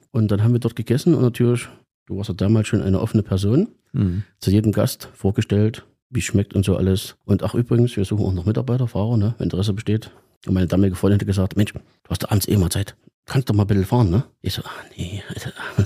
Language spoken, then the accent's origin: German; Gera, Thuringia, Germany; Ja, also ich bin wirklich Urgerscher, bin in Gera geboren